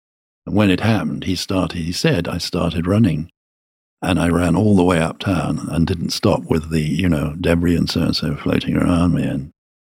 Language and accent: English; Birmingham, West Midlands, United Kingdom; But the nastiest accent in England is Birmingham. I'm from Birmingham